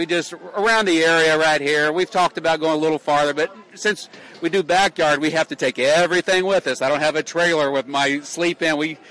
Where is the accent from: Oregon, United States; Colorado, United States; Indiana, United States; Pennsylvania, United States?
Indiana, United States; New Palestine; We're from New Palestine, Indiana.